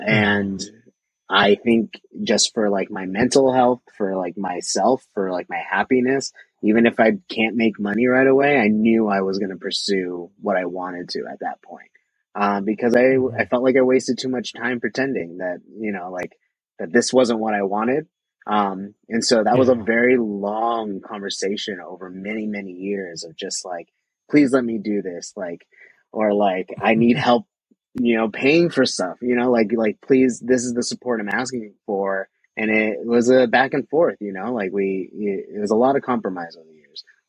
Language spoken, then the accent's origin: English; California, United States; I'm from the Bay Area, so that's not the biggest move in the world